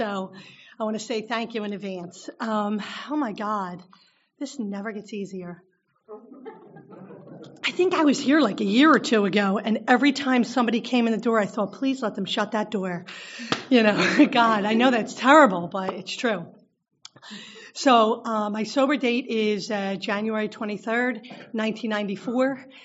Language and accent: English; Philadelphia, Pennsylvania, United States; I was born and raised in South Philly my whole entire life. I come from a long line of longshoremen and a long line of drinkers.